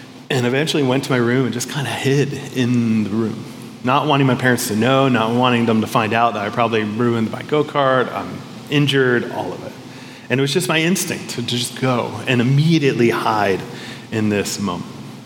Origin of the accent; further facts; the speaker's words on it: Florida, United States; I grew up sort of in South Florida, but on like the Everglades edge of South Florida. Dirt roads, swamp, Everglades, everything else. So I act like I'm a city boy, but I really did grow up more in the country.